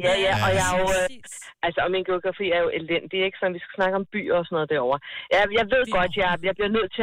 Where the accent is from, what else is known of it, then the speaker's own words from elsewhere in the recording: Capital Region of Denmark, Denmark; jeg er bare nordsjællænder, og det har jeg bare altid været, og jeg vil jo gerne til Jylland.